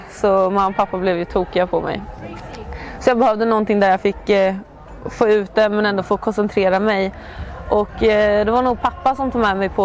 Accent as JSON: {"language": "Swedish", "town": "Linköping", "region": "Östergötland", "country": "Sweden", "tie": "born or raised there", "also_born_or_lived": "Oslo, Norway", "said": "mina föräldrar träffades i Oslo blir det att jag säger. Och så är jag född där och flyttade till Linköping när jag var 7 år."}